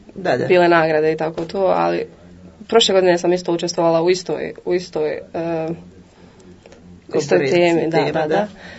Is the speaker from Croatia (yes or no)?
no; Vareš, Federation of Bosnia and Herzegovina, Bosnia & Herzegovina; Živim na selu, to jest iz Vareša sam na selu Strici. Tu sam cijeli život.